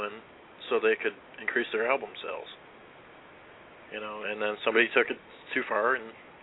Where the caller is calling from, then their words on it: Cleveland, Ohio, United States; Cleveland.